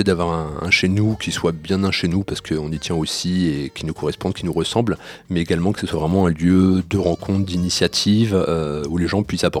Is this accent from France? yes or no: yes; Paris, Île-de-France, France; Alors moi oui, moi je suis de Paris